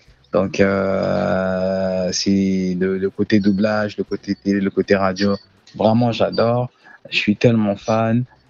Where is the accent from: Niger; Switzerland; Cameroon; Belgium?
Cameroon; Bafoussam, West; Donc, pour moi, je considère l'ouest comme étant l'endroit où j'ai grandi, mon adolescence et tout ça. Donc, Bafoussam reste une ville de cœur qui n'a pas de pareil pour moi.